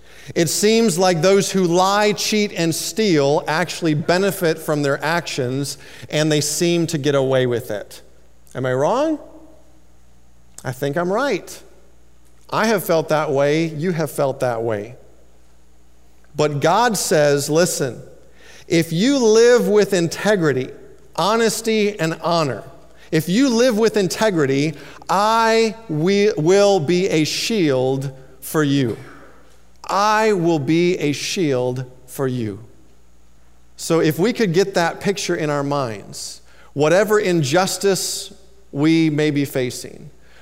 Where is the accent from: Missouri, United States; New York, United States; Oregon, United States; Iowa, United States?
Iowa, United States; now in Chicago, United States; I grew up in Iowa, and all teenagers, I think most teenagers have that desire to wanna go fast. I moved to Chicago